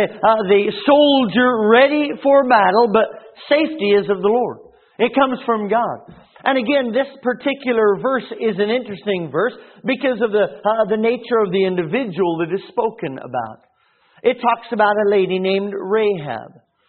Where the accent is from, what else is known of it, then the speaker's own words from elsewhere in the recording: Sacramento, California, United States; moved away; when my family and I moved here from California. And I know what all the Southerners think about California, and it's not all like that, I promise you. We came from a real slow town named Sacramento, and it's the state capital, but it's a real slow town.